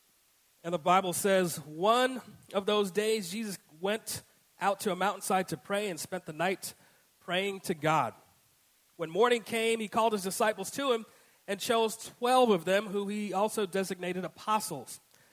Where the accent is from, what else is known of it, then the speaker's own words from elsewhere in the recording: Bronx, New York, United States; born there; I'll start off just by saying I was born in the Bronx. Yeah, and I was born in the Bronx, in the South Bronx to be specific.